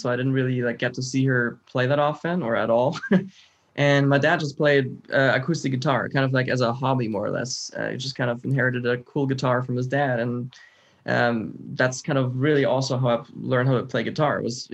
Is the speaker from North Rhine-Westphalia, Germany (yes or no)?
no; Prien am Chiemsee, Bavaria, Germany; I'm from Germany. I was born and raised there. I was actually born about an hour to 2 hours away from Munich, in a town called Prien am Chiemsee, however we pronounce it. And that's where I grew up, very close to the German Alps.